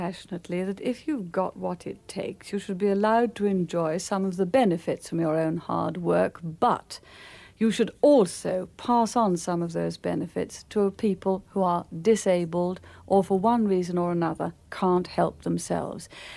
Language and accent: English; Midlands, United Kingdom; born there; Well, of course, I was born in the Midlands, and I agree.